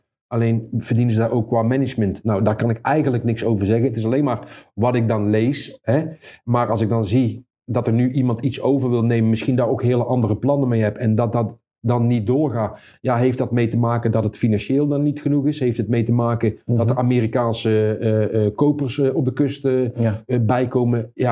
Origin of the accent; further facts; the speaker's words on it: Breda, North Brabant, Netherlands; Ja, maar ik kom uit Breda